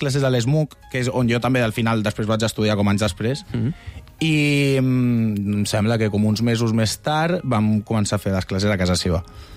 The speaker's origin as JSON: {"language": "Catalan", "town": "Cornellà de Llobregat", "region": "Catalonia", "country": "Spain", "said": "després del tornar com cap a Cornellà, que és d'on soc"}